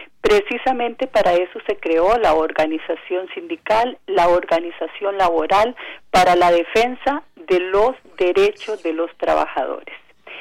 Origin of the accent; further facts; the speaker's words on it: Costa Rica; como costarricenses exijamos soluciones prontas